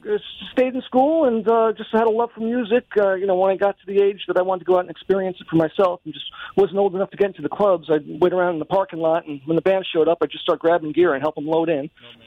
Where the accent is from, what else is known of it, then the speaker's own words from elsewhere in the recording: New York, United States; I'm a Westchester guy, currently in Somers.